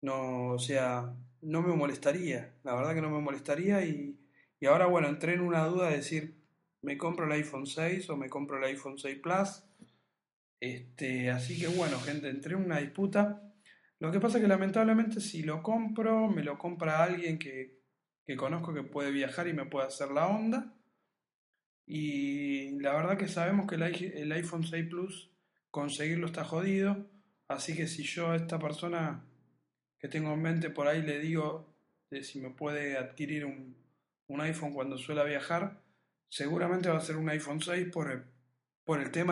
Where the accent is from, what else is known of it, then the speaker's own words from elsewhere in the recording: Buenos Aires, Argentina; yo soy de Capital Federal